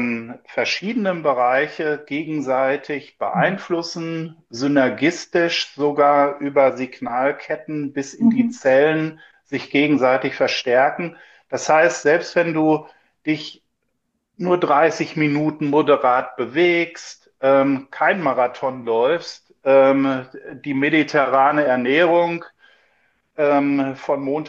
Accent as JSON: {"language": "German", "region": "Northern Germany", "country": "Germany", "said": "Viel Lakritz als Norddeutscher."}